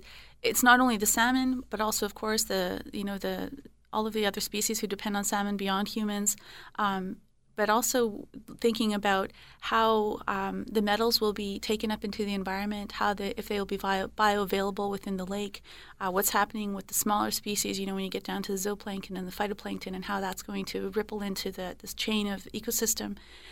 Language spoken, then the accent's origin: English; British Columbia, Canada; Well, I remember growing up on the Fraser River, and we fish at night on the river.